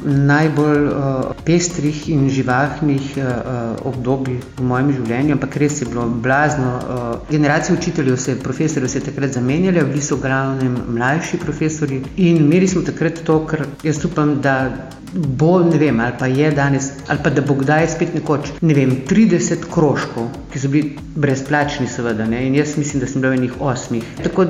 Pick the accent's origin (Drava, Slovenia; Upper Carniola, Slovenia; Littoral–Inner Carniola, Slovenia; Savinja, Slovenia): Drava, Slovenia; Cirkulane; also born or lived in Ptuj; Rodila sem se na Ptuju, ampak na Ptuju v porodnišnici, doma sem v Halozah, to je 15 km proč, tako da moj rojstni kraj je Slaneset občina Cirkulane, 3 km stran je Drava, to so haloški griči